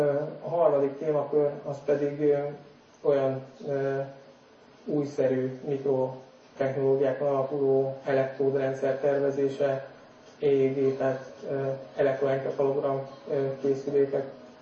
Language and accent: Hungarian; Budapest, Hungary; born there; 1974-ben születtem Budapesten